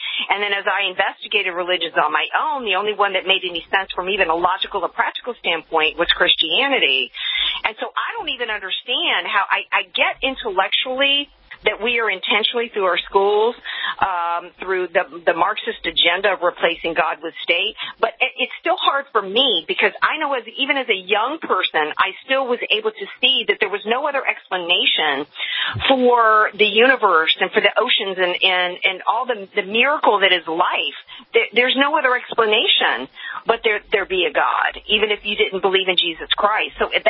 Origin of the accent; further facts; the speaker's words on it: New Orleans, Louisiana, United States; I grew up in the Deep South. I grew up in the Bible Belt, okay, where, right. You know, I don't know anybody that didn't go to church on Sundays or synagogue on Saturday. New Orleans, we have a large Jewish population in New Orleans.